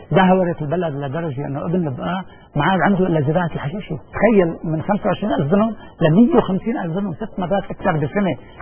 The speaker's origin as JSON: {"language": "Arabic", "country": "Lebanon", "said": "فانا مواطن لبناني"}